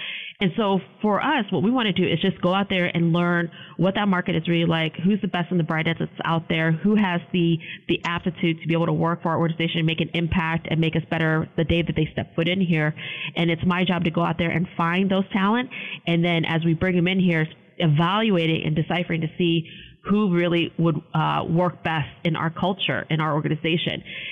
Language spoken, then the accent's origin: English; Cleveland, Ohio, United States; I was born and raised in Cleveland. And so if you're a Clevelander, you definitely know your sports